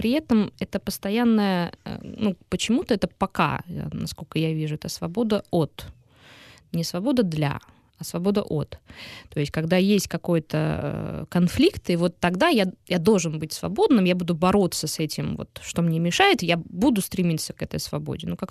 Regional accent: Russia; now in Ukraine; я там переехала из России 1,5 года назад.

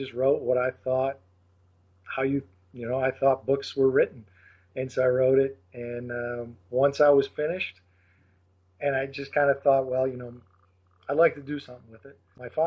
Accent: Leroy, New York, United States; they still live in my hometown in Western New York. It's a little town called Leroy.

